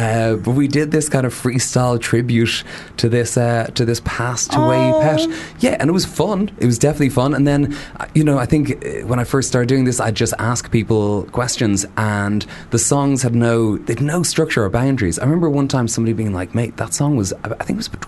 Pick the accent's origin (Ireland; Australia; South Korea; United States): Ireland; And as an Irish young gent, there was no way for me to know that they're about crack dealing.